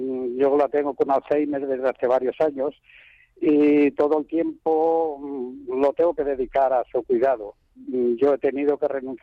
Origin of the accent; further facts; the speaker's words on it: Castile and León, Spain; Porque soy de Salamanca, vamos, de un pueblo de la provincia de Salamanca.